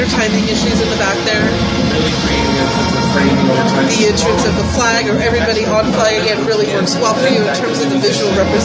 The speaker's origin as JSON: {"language": "English", "town": "Valencia", "region": "California", "country": "United States", "said": "I'm from Valencia, California"}